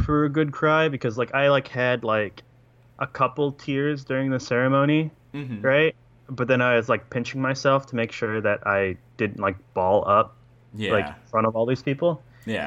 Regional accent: United States; Like, it's crazy what, you know, what I as an American, I should know, but I don't.

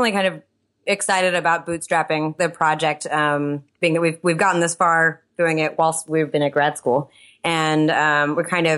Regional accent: United States; I am an American. Yes.

